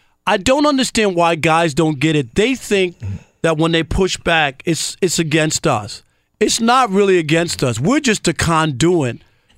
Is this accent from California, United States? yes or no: no; Jamaica, Queens, New York, United States; I'm from Jamaica, Queens.